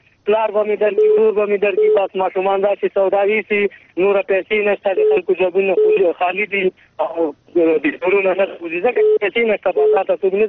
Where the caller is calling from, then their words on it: Paktia, Afghanistan; زادران څه ستاریخ زازم دي پکتیا ولایت